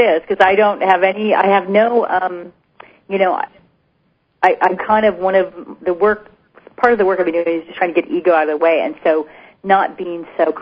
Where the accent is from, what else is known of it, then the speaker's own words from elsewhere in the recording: Anacortes, Washington, United States; It's a small town called Anacortes.